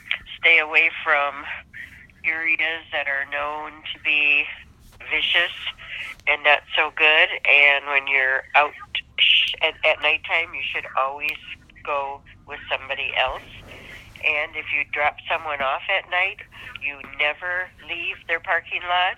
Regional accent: Detroit, Michigan, United States; Well, I grew up in Detroit, which is a big city, and things were always hectic.

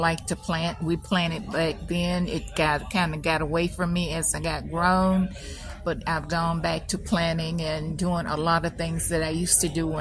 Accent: St. Simons Island, Georgia, United States; We live off the coast of Brunswick, which we have to come to Brunswick to shop sometime. My fondest memory of growing up in St. Simon was we had a really big family.

